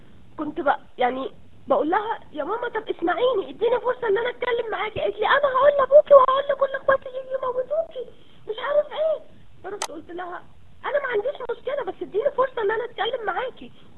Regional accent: Egypt; على فكره يا جماعه انتوا احنا كلنا مصريين

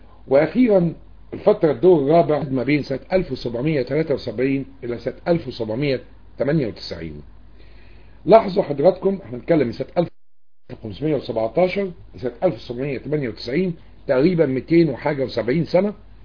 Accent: Egypt; وابتدت من 1517 بالنسبة لنا إحنا كمصريين بتتقسم إلى أجزاء

